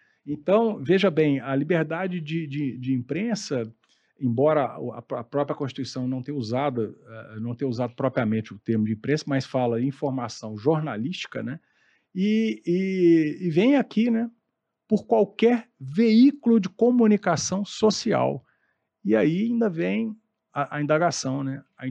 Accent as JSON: {"language": "Portuguese", "region": "Minas Gerais", "country": "Brazil", "said": "e para nós também, né, que somos mineiros"}